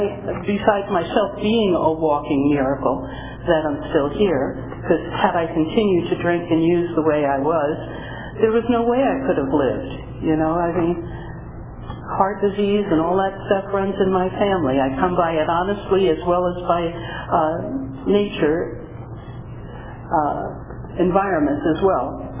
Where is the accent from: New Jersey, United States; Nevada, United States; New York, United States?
New York, United States; I'm from New York.